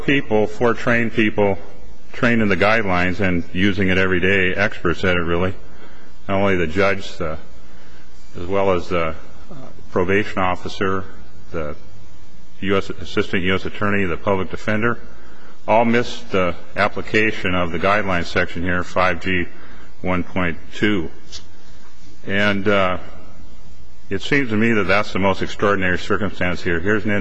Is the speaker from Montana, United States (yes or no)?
yes; Great Falls, Montana, United States; I'm from Great Falls, Montana.